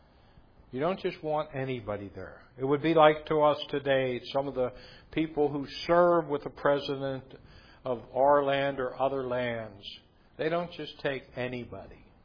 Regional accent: United States; when I grew up in America, you can be whatever you want to be

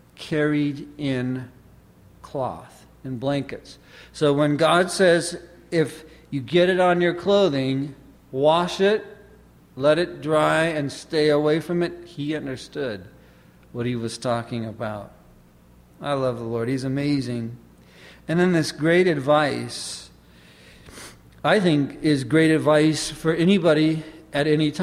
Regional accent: California, United States; also born or lived in Hawaii; I grew up in California where a lizard is a lizard. Get rid of them.

